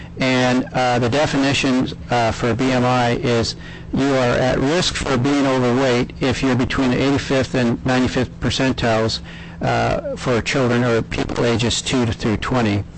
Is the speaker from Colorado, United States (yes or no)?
no; Wrangell, Alaska, United States; now in Juneau, United States; born and raised in Wrangell, Alaska. I've been living in Juneau since 1984